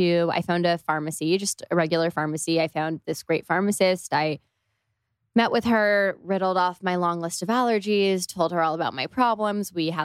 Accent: Toronto, Ontario, Canada; Especially I'm from Canada and it just wasn't. Yeah, we're both from Toronto.

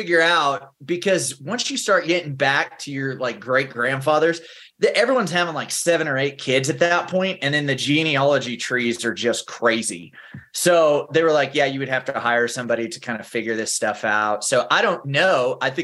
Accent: Tulsa, Oklahoma, United States; moved away as an adult; I grew up in Oklahoma, so I'm originally from the Tulsa area. And then when I was 18, joined the Army.

